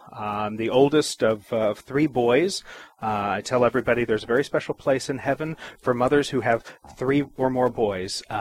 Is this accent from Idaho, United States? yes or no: no; Oak Hill, West Virginia, United States; So, I'm from Oak Hill. It's a great place to be from, you know, Southern West Virginia. It's beautiful. It's a good place to call home.